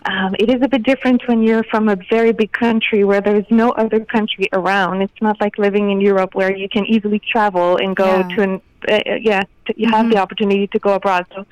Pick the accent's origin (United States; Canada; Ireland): Canada; basically my boyfriend, or Benoit at that time, was traveling to Canada because his brother immigrated to my hometown, and he was on holiday visiting, and we met through Tinder.